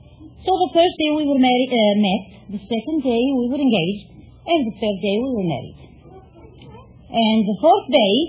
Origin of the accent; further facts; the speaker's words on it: Macedonia, Greece; I'm from Macedonia, Greece.